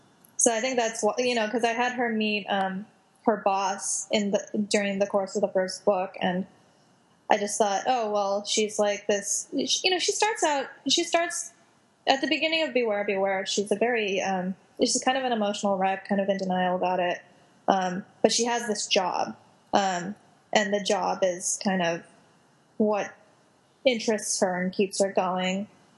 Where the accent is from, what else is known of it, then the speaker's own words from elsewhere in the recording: Los Angeles, California, United States; Being Korean American is like a distinct experience. I mean, most of my generation of Korean Americans has immigrant parents.